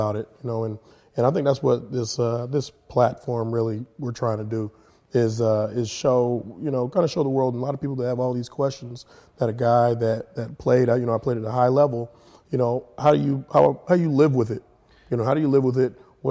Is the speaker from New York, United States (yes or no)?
no; California, United States; I'm from California, man.